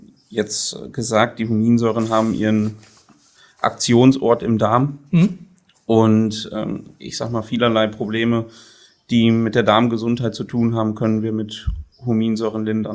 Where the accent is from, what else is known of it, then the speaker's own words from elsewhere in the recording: Sassenberg, North Rhine-Westphalia, Germany; born there; Ja, wir sind hier heute in Sassenberg und auch ich bin in Sassenberg geboren, auf dem Milchviehbetrieb.